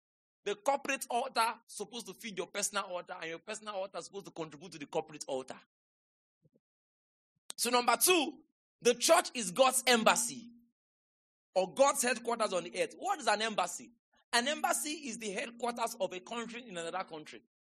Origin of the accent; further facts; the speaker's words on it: Delta, Nigeria; born there; I was born in Delta State. They said I came from Isoko.